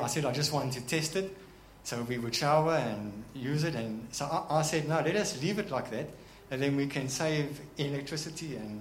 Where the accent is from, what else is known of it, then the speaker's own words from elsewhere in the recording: Springs, Gauteng, South Africa; I lived in Springs for all of my life, just about. I was born in Springs. I lived there for 24 years.